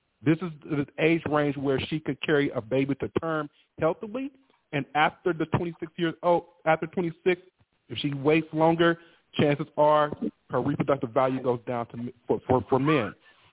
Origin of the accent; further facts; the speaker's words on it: Huntsville, Alabama, United States; I'm from Huntsville. I lived in a neighborhood called Boswell, and I was there in the 90s.